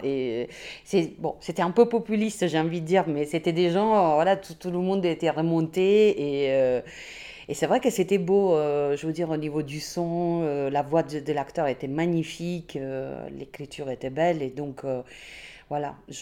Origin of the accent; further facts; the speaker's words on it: Italy; now in France; j'ai 43 ans, je suis italienne